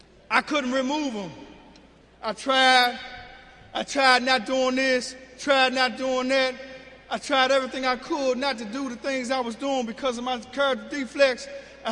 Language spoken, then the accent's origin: English; Washington, District of Columbia, United States; I grew up in Southwest Washington, D.C., Greenleaf Housing Projects. Grew up on N Street, next door to a family that always had house parties.